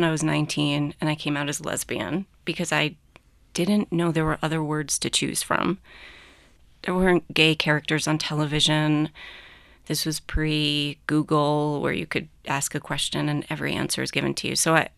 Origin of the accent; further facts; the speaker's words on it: New Jersey, United States; I hesitantly grew up in New Jersey, and I was surrounded by concrete and strip malls.